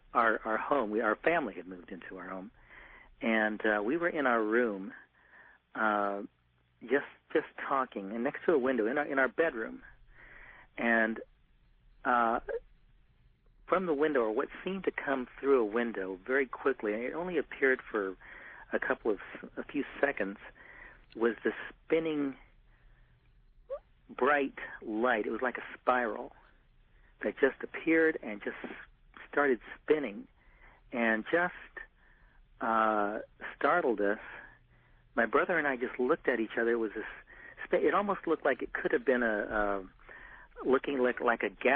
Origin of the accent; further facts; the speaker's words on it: San Diego, California, United States; I'm from San Diego.